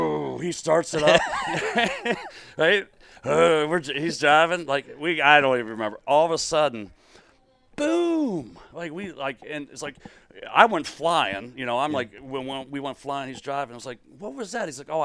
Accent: Maryland, United States; also born or lived in Baltimore; I was like, well, yeah, I live there. You know, I'm from Maryland, but I lived in Baltimore, lived there for a while.

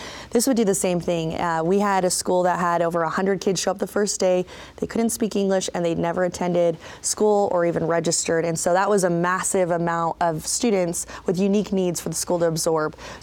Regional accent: Harriman, United States; My hometown of Harriman, where I grew up

